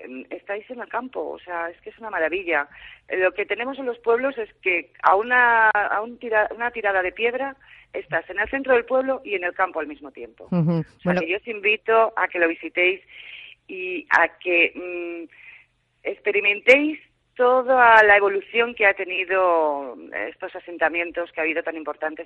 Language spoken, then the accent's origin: Spanish; Community of Madrid, Spain; pero concretamente de mi pueblo, que es de lo que yo ya más conozco, te puedo decir que puedes ir a visitar el Risco de las Cuevas